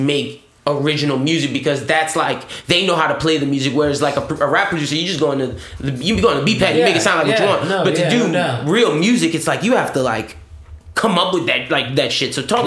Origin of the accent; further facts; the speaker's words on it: Louisiana, United States; We're from Louisiana. What do you guys prefer, crawfish or boudin?